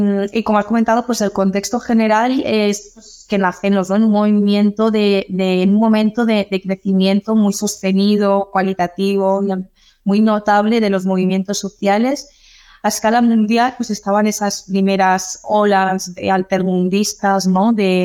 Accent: Castellón de la Plana, Valencian Community, Spain; Sí, me parieron aquí y continuamos aquí.

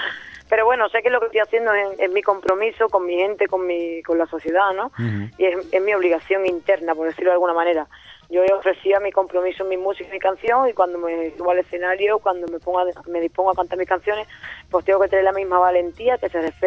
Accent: Andalusia, Spain; todo lo que es la historia de mi pueblo, de mi Andalucía, de mi país, que no conocía.

